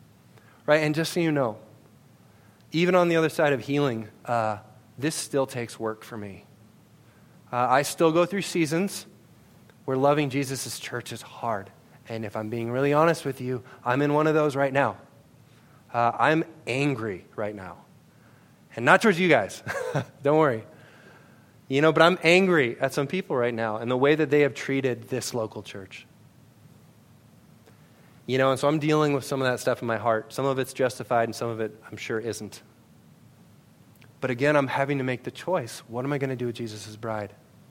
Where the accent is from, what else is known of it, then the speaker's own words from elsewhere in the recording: Worthington, Minnesota, United States; I grew up in Worthington, Minnesota. It was the only home I ever knew. I wanted to graduate from high school there.